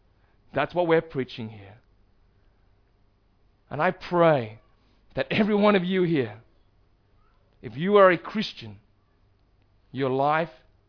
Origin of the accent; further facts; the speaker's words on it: Perth, Western Australia, Australia; Now he asks where am I in Australia? I'm from Perth.